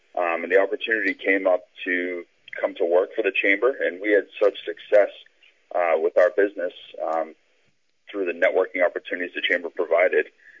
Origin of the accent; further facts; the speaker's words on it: Amesbury, Massachusetts, United States; So I grew up in Amesbury, so I kind of grew up on the other side of the bridge, and we had that nice friendly rivalry going with Newburyport.